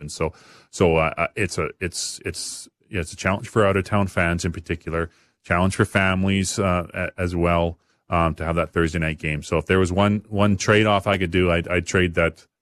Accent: Foam Lake, Saskatchewan, Canada; I just know, and I know this from growing up in Foam Lake

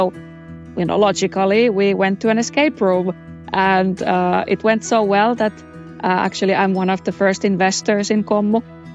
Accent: Finland; I'm from Finland

